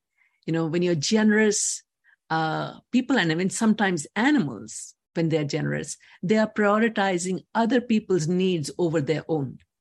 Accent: India; When I was growing up, I come from India.

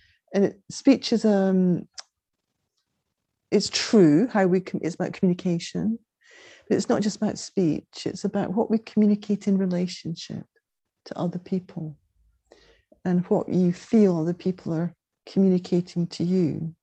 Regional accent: Scotland, United Kingdom; I'm from Scotland

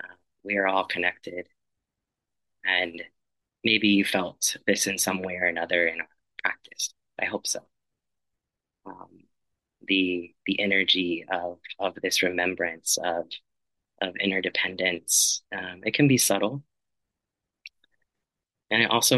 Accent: Bakersfield, California, United States; moved away as an adult; also born or lived in Los Angeles / New York City; And this is my hometown. This is where I was raised. I left Bakersfield when I was 18. And yeah, I'm returning now just about 17 years later. And yeah, along the way, I spent some years in Los Angeles before moving to New York City.

